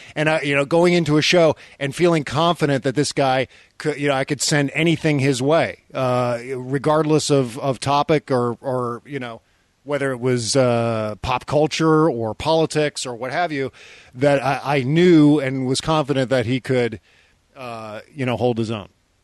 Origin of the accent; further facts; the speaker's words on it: Virginia, United States; we're both from the Washington, D.C. area. We grew up literally within about a mile of each other